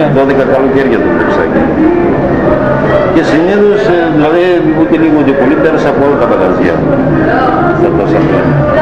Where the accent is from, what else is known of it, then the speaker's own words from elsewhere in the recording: Irakleia, Central Macedonia, Greece; εγώ από εκεί είμαι, από την Ηράκλεια είναι καταγωγή μου, αλλά πώς μένω εδώ 20 χρόνια στις Έλλης.